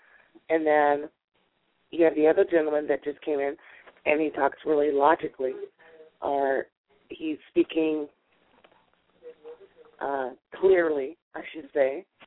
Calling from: California, United States; I'm calling from California.

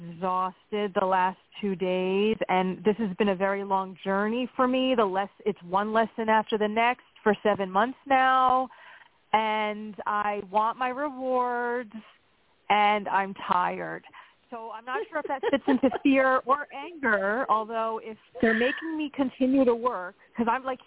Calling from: Pennsylvania, United States; from Pennsylvania.

